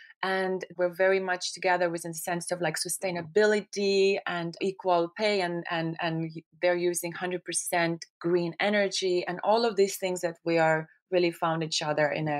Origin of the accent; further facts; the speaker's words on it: Estonia; English is a second language; I am from Estonia, which is a small country below Finland, next to Sweden, and it used to be part of Soviet Union, so it also shares a border with Russia. So growing up in Northern Europe